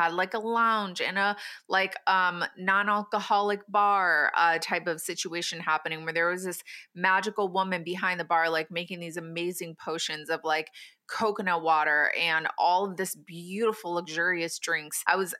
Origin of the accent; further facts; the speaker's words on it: Midwest, United States; I'm not used to weather delays because I'm from the Midwest. You know, we drive in blizzards.